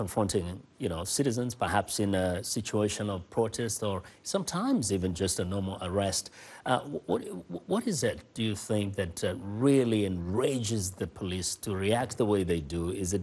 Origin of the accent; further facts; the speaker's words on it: Kenya; growing up in Kenya